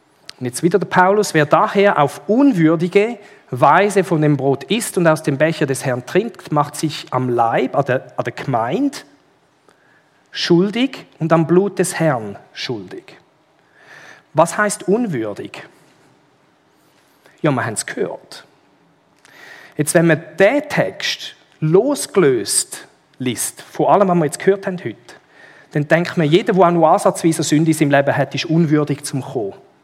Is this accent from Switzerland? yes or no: yes; Switzerland; Bei uns in der Schweiz haben wir vielleicht nicht so grosse gesellschaftliche Unterschiede.